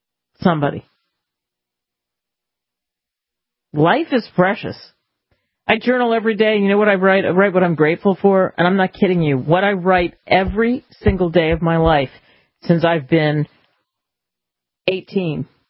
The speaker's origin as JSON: {"language": "English", "region": "East Coast", "country": "United States", "tie": "born or raised there", "said": "And I grew up on the East Coast and live in other places"}